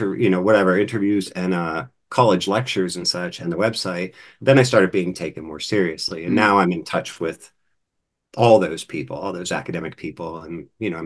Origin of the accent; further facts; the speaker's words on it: Pennsylvania, United States; And even though I had been born and raised in Pennsylvania German culture, I had never heard of like these various gods and goddesses my whole life until this witchcraft stuff.